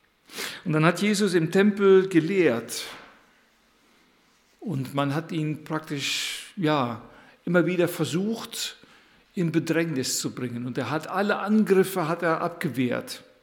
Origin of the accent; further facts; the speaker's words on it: Brüggen, North Rhine-Westphalia, Germany; herzliche Grüße habe ich mitgebracht aus der Gemeinde Brüggenbracht, wo ich herkomme, wo ich zu Hause bin